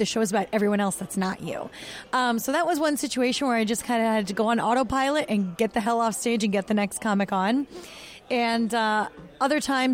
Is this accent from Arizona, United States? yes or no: no; West Palm Beach, Florida, United States; I grew up in West Palm Beach. I went to high school in West Palm down south